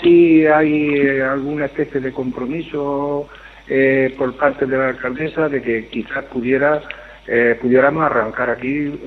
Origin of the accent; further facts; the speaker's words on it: Alcaracejo, Andalusia, Spain; Yo, por ejemplo, no soy de aquí, de Villanueva del Duque, soy de Alcaracejo.